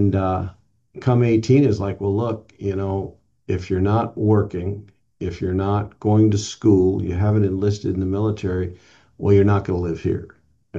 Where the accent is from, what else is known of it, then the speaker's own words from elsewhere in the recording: Altadena, California, United States; I grew up in Southern California, I was raised in Altadena.